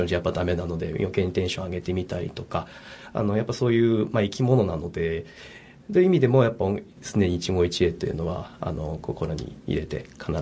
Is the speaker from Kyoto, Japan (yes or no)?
no; Shizuoka, Japan; 地元の静岡でもたくさん音楽をお届けしたいなっていう気持ち